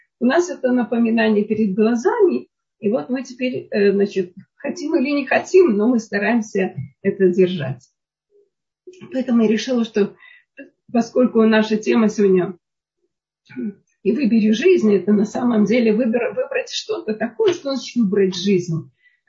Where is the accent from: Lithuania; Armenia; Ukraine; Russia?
Lithuania; родившись в Советском Союзе, я выросла в Литве, в очень хорошей семье интеллигентов